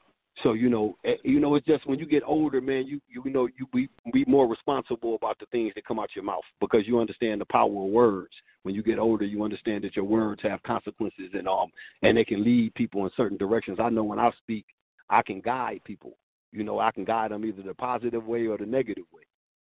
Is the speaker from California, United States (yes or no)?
no; Flint, Michigan, United States; Growing up in Flint when I was a kid, my parents taught us we couldn't even swim in that water